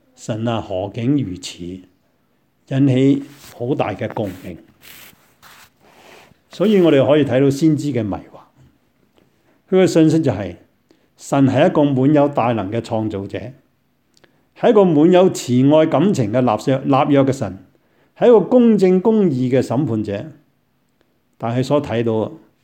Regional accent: China; 好似我哋中国人所讲啊

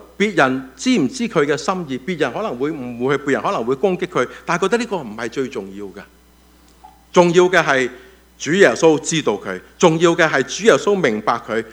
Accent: China; 我们中国人教我们要、啊、凡事有一些保留

